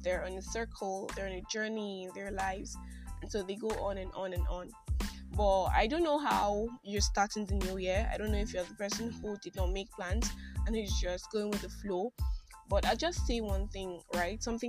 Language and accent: English; Nigeria; I'm that Nigerian Christian